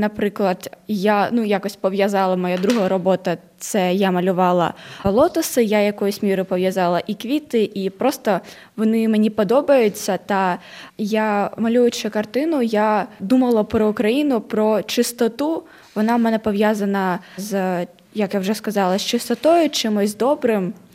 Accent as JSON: {"language": "Ukrainian", "town": "Kharkiv", "region": "Kharkiv Oblast", "country": "Ukraine", "said": "я з Харкова."}